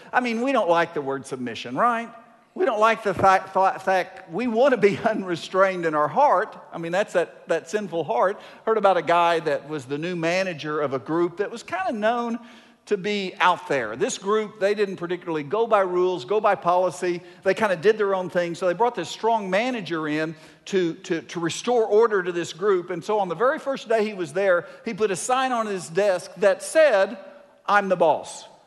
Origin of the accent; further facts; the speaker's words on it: Bowlegs, Oklahoma, United States; I grew up in Bowlegs, Oklahoma. And there, Jeff Foxworthy's redneck jokes are culture.